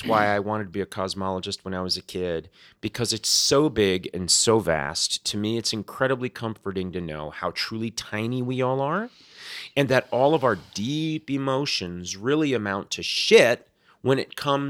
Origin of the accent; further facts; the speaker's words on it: Florida, United States; I saw that when I was growing up in South Florida